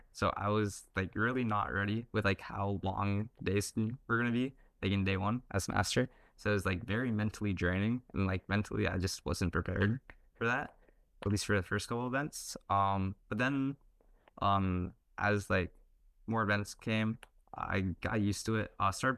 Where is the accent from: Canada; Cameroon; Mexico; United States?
Canada; Ontario; I'm from Canada, like, around the Toronto area.